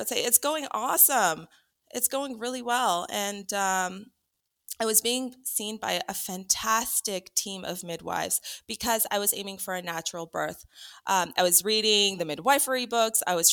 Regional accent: Canada; And I'm Canadian and I grew up here in Canada, and this is really home to me.

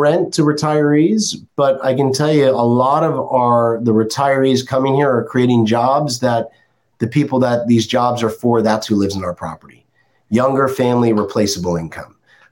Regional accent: New Jersey, United States; I'm a former Jersey boy. I grew up in New Jersey.

